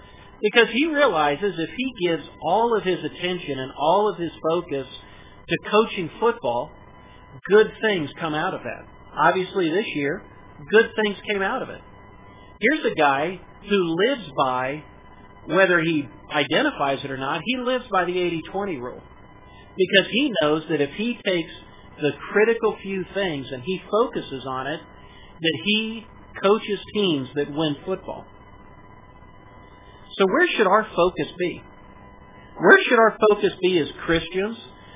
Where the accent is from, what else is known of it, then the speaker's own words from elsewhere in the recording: Florida, United States; also born or lived in California; now in Columbus, United States; I grew up in Florida and went to California, met Michelle, got dragged back to Ohio